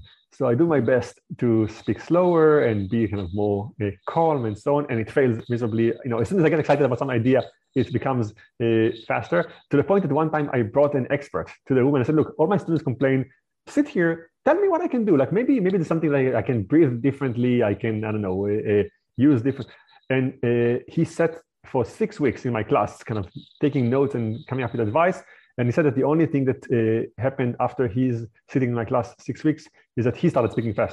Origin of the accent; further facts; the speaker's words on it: Israel; first language fr; English is a second language; even though my mother tongue is French, the language I spoke most of my life was Hebrew. I was raised in Israel.